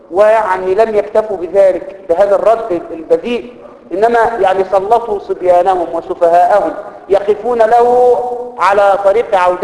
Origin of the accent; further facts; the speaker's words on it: Egypt; كأنه إحنا عندنا في مصر يقولوا العوة يعني والبعبع